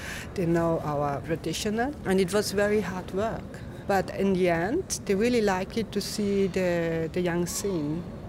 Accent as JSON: {"language": "English", "region": "Vienna", "country": "Austria", "second_language": "English", "said": "I'm from Vienna, Austria. I'm living here and working in the Austrian fashion scene."}